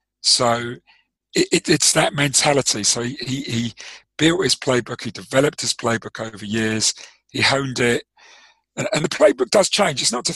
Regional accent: South Africa; I suppose you're a cricket guy like me. Yes. Being South African, yep.

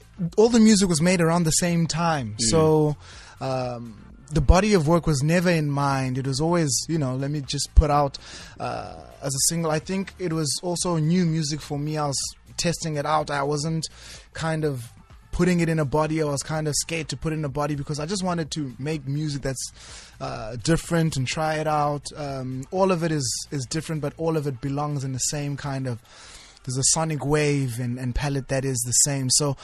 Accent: London, United Kingdom; So I am from East London.

